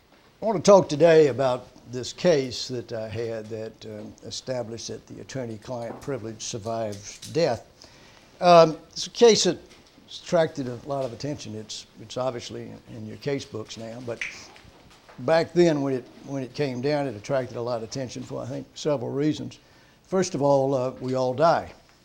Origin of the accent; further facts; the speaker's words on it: Chester, South Carolina, United States; I grew up in Chester, South Carolina. It was a town of 7,000 when I was born, 7,000 when I left. It's still 7,000.